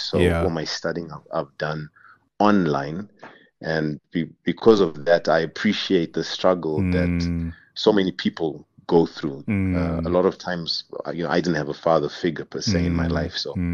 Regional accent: Bulawayo, Zimbabwe; also born or lived in Harare; I was born in Harare, but I basically grew up my entire life in the second largest city in Zimbabwe called Bulawayo.

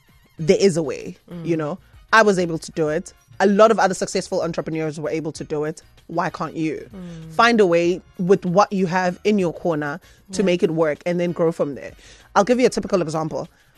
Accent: South Africa; True nature of being a South African, see a panda.

